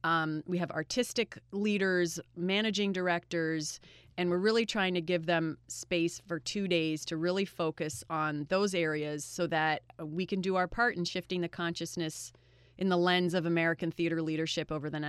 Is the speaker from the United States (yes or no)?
no; Canada; I'm a Canadian, but it does seem in this country like change happens from the bottom up.